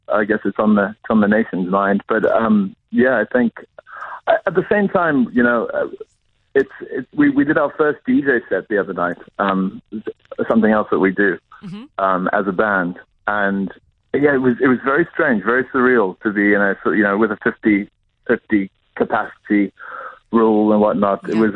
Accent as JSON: {"language": "English", "town": "Durban", "region": "KwaZulu-Natal", "country": "South Africa", "tie": "born or raised there", "also_born_or_lived": "Johannesburg", "said": "we were from Durban. We grew up in Durban, and then we moved to Joburg a couple of years ago."}